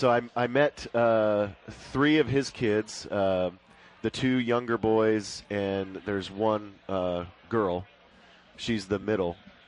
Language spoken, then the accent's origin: English; Texas, United States; you would think I'm the one from Texas, so I should be the one who's into hunting and fishing and listening to country music